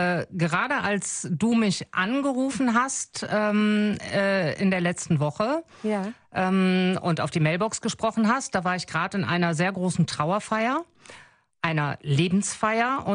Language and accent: German; Wuppertal, North Rhine-Westphalia, Germany; born there; Ich bin in Wuppertal geboren und ich bin auch bewusst wieder zurückgekommen.